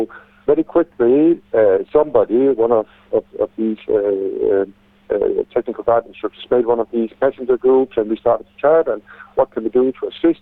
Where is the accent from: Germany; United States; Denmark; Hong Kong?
Denmark; now in Koh Tao, Thailand; I'm originally from Denmark, up on the northern hemisphere of the globe, opposite you guys, and I have lived in Thailand and worked as a scuba diving instructor for the past 11 years.